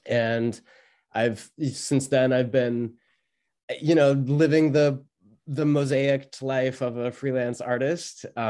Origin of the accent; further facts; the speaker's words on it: Glenburn, Maine, United States; I'm a Mainer. I'm from Glenburn, up outside of Bangor.